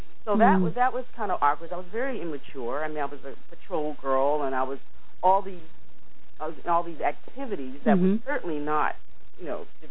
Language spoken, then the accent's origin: English; Washington, District of Columbia, United States; Well, I was born in Washington, D.C. I'm a native Washingtonian, and I was educated in D.C. public school.